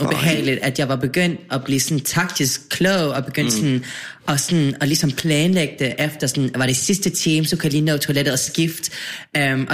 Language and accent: Danish; Aarhus, Central Denmark Region, Denmark; jeg er født og opvokset i Aarhus.